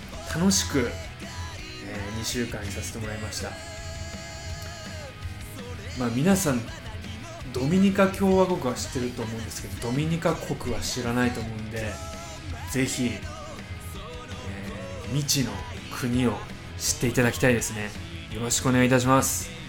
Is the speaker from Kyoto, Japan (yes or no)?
no; Fukui, Japan; accent: Fukui dialect; おそらく地元の福井でも公開があるので、ぜひお時間ある方は皆さん見に行ってください。僕の福井弁が聞けると思います。流暢な福井弁が